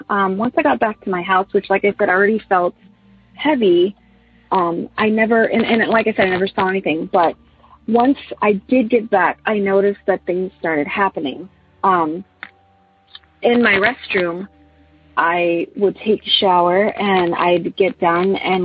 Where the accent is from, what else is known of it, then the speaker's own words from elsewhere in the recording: Corpus Christi, Texas, United States; I am from Corpus Christi, Texas.